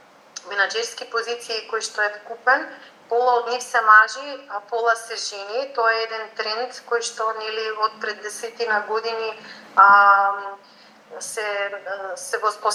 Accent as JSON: {"language": "Macedonian", "town": "Vinica", "region": "Eastern", "country": "North Macedonia", "tie": "born or raised there", "said": "мене ми е многу мило и драго што можам во моето родно место да се себе реализирам"}